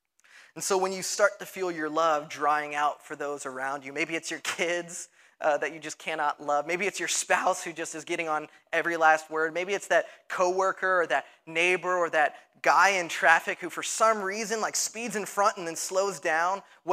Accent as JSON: {"language": "English", "region": "the South", "country": "United States", "tie": "born or raised there", "said": "I grew up in the South, and so often, I half grew up in the South, for those of you who know my story."}